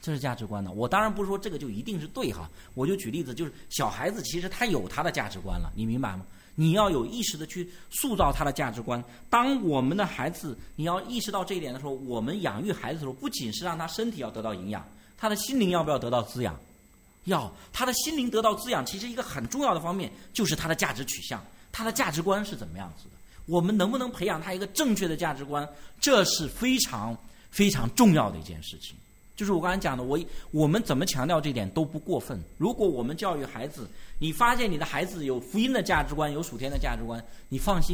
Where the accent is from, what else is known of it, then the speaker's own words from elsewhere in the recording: Inner Mongolia, China; born there; 我父亲本来原来说要带我们姐弟三个回一趟老家去广东，因为我是在内蒙古出生的，从来没回去。